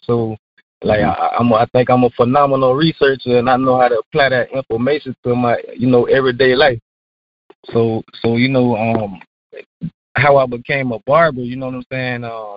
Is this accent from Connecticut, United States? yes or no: no; Jacksonville, Florida, United States; I'm from Jacksonville, Florida, where I graduated from Ed White High School back in 1999. I left Jacksonville to pursue education in Tallahassee